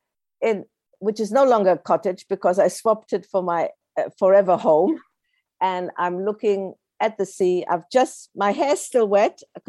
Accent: Australia; also born or lived in Poland / Germany; now in London, United Kingdom; And that's my German background. But I was born in Poland, grew up in Australia, went to Germany, went back to Australia, came to London.

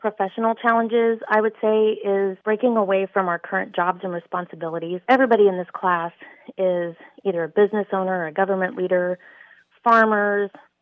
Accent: Bremen, Kansas, United States; I'm from Bremen, Kansas, but Hanover Hospital sponsored me for the program.

